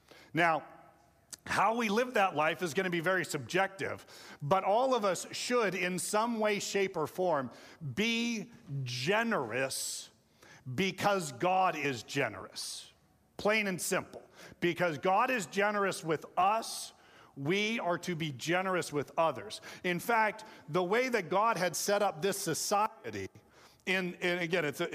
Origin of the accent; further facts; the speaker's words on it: United States; So, but it was very hard for me, even as American, because let me tell you, some of the service we got overseas was really fantastic.